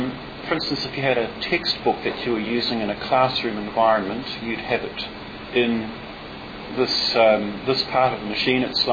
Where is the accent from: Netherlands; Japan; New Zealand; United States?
New Zealand; Auckland; I'm from Auckland, New Zealand.